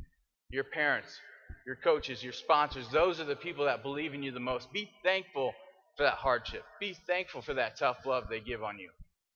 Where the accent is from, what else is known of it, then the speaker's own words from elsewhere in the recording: Indiana, United States; I'm from Indiana. I grew up here. I grew up in a small town. I worked in the cornfields. I played basketball like most Hoosier kids.